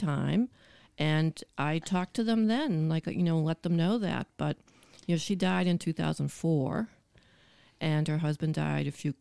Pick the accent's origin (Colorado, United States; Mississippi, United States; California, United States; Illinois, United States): California, United States; Burbank; born there; except my birth, I was born in Burbank, but the first time I came here was to Palm Springs